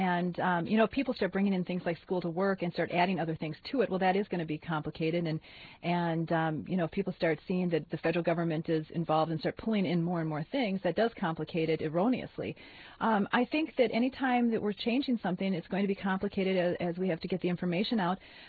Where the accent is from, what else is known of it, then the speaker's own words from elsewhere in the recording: Bloomington, United States; You know, I grew up in Bloomington and went to the Bloomington schools